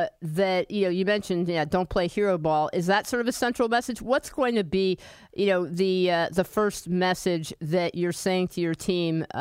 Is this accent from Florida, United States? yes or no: no; New York, United States; Personally, I grew up in Rockland County, so I'm always been familiar with it.